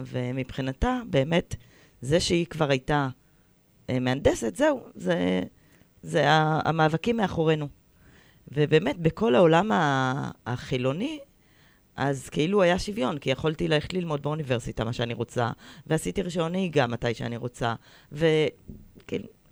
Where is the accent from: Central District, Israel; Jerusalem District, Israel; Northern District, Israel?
Jerusalem District, Israel; נולדתי בבית ציוני דתי, בגוש הציון, לא בירושלים, אבל היינו הרבה בירושלים.